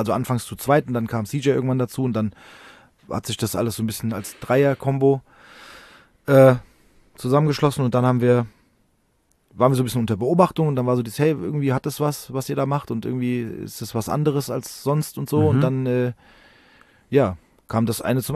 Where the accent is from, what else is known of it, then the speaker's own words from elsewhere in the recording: Rödelheim, Hesse, Germany; Jan und ich kennen uns schon sehr, sehr lange, weil wir sind in Rödelheim im gleichen Haus groß geworden. Also unsere Eltern kennen sich auch.